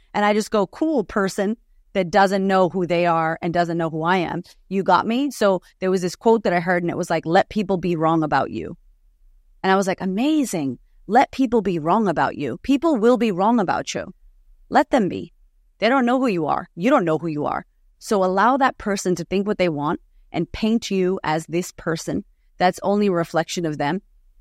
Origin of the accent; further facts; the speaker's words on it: United States; now in Australia; So for me right now, coming to Australia, being American and being so different, it was the thing that made me shrink myself.